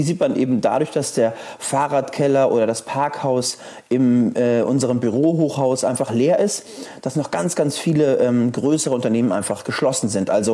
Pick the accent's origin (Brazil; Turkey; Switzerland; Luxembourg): Brazil; now in Germany; Brasilien, wo ich herkomme, ist ein Risikogebiet